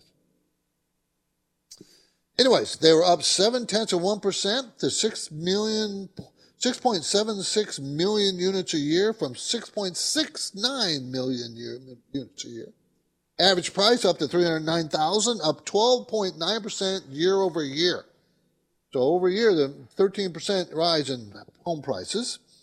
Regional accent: San Diego, California, United States; I grew up in San Diego. People don't know that, but my dad was in the Navy and stationed in San Diego.

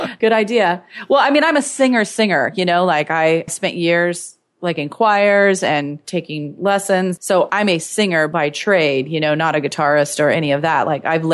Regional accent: Washington, United States; now in Seattle, United States; I was from Eastern Washington State.

